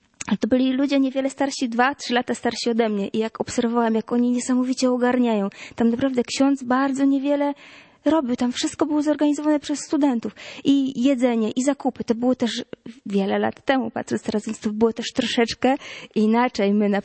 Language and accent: Polish; Lower Silesian Voivodeship, Poland; Ja wychowałam się na Pogórzu Sudeckim.